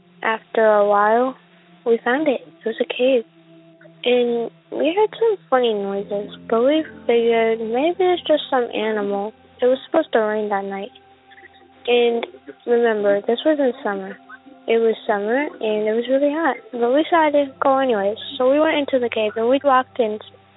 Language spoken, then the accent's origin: English; Bolivia; I'm from Bolivia